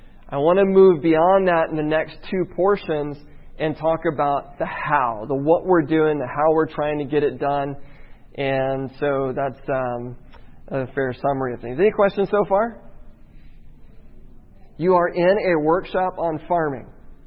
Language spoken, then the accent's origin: English; Midwest, United States; I'm from the Midwest. I grew up in the Midwest.